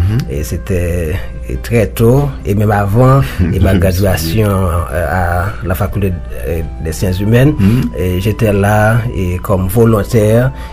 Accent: Arcahaie, Ouest, Haiti; also born or lived in La Gonâve; je suis né en Haïti et c'était dans une ville qu'on appelle la Gonâve. Et je ne sais pas trop de cette ville, mais parce que depuis mon enfance, on m'a emmené à Akaye. C'est une autre ville et qui se situe tout près de la mer dans le département de l'Ouest

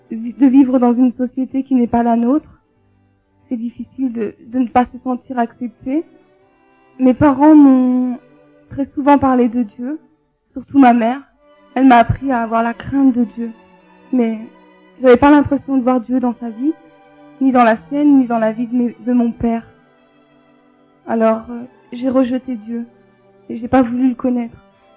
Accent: Tours, Centre-Val de Loire, France; born there; J'ai 24 ans et je suis d'origine algérienne. Je suis née en France dans une ville qui s'appelle Tours. Donc pour me situer un peu, j'ai grandi comme la majeure partie des Beurs.

